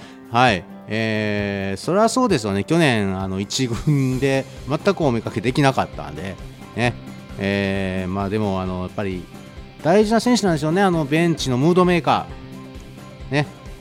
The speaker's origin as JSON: {"language": "Japanese", "town": "Sakai", "region": "Osaka", "country": "Japan", "said": "個人的には同じ堺市出身なので、"}